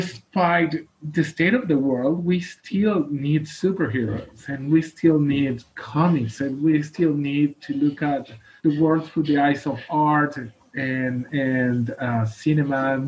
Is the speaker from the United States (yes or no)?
no; Vancouver, British Columbia, Canada; the housing crisis and the homelessness crisis in my hometown in Vancouver is just as bad as, I think, in Seattle